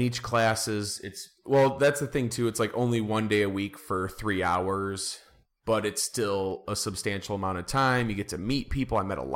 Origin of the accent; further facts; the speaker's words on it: Dearborn, Michigan, United States; I usually tell people if they don't know what Dearborn is, mm-hmm. I'll just be like, "I'm from Detroit,"